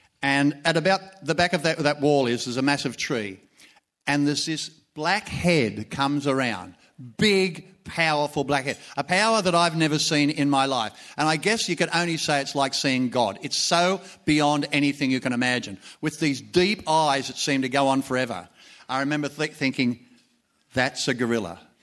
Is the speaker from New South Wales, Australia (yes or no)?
yes; Panania, New South Wales, Australia; when I was a little kid growing up in Panania